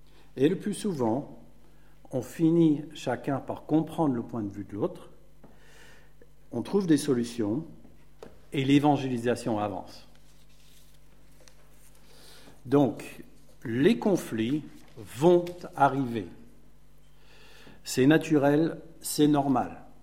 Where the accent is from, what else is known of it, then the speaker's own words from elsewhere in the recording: United States; Jeannette est anglaise et moi, je suis américain.